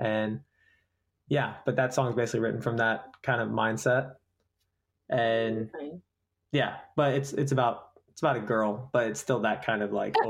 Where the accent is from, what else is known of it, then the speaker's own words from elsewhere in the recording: the South, United States; Well, I grew up listening to country music because I grew up in the South with my parents